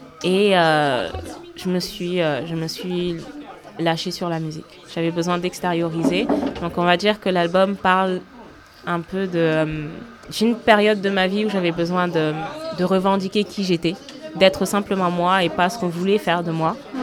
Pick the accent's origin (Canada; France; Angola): Angola; mon oncle a une carrière en Angola, mon pays d'origine